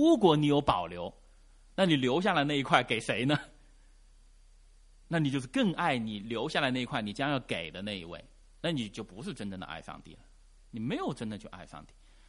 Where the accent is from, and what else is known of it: China